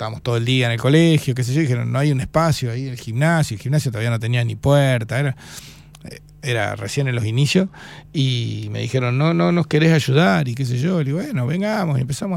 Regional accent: Santa Fe, Argentina; Jugué en Santa Fe hasta los 18, 20 años, incluso estaba estudiando en Río Cuarto y volví a jugar a mi pueblo. En ligas fuertes del sur de Santa Fe

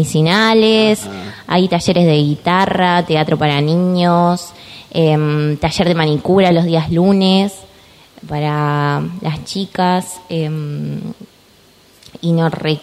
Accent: San Salvador, Entre Ríos, Argentina; Soy de San Salvador, Entre Ríos. Departamento, el último creado en la provincia.

